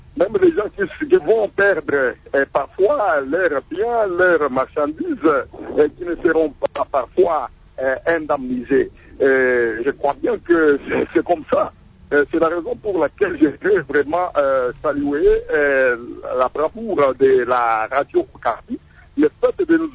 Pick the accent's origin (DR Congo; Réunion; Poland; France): DR Congo; ici chez nous, au Congo